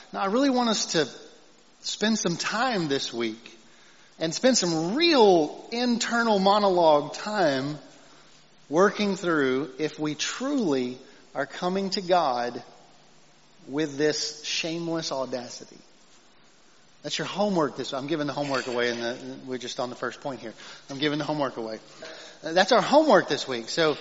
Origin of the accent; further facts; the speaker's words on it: United States; I'm an American, right? We have a floor to our humility.